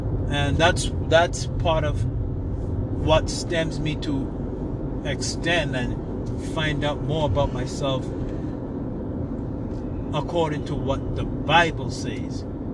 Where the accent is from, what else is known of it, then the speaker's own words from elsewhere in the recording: U.S. Virgin Islands; I'm from the Virgin Islands, so okay, I'm a Virgin Islander.